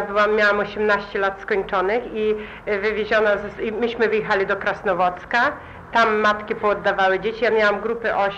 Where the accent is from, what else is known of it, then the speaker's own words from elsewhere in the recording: Ternopil, Ternopil Oblast, Ukraine; moved away as an adult; Ja pochodzę z Tarnopola, z miejscowości.